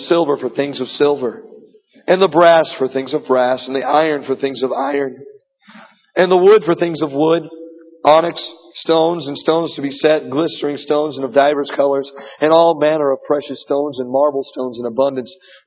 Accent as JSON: {"language": "English", "town": "Evansville", "region": "Indiana", "country": "United States", "said": "And I said, \"I'm from Evansville, Indiana.\""}